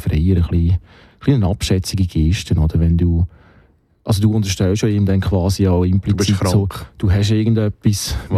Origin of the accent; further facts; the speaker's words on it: Solothurn, Switzerland; wir kommen beide aus dem Kanton Solothurn.